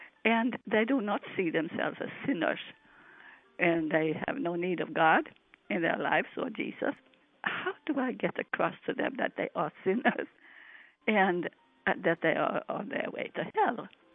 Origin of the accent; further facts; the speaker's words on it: California, United States; I'm from California.